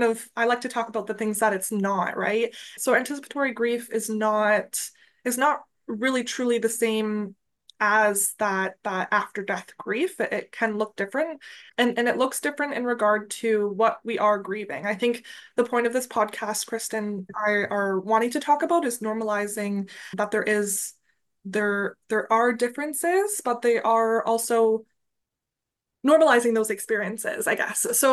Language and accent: English; Chatham, Ontario, Canada; being introduced to hospice at my hometown location in Chatham, Ontario.